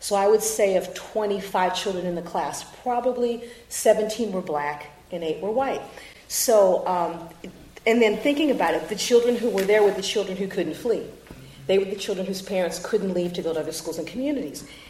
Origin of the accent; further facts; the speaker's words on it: Fort Wayne, Indiana, United States; born there; I was born in Fort Wayne, Indiana, in an industrial community in northwestern Indiana because my relatives had migrated from Alabama and Mississippi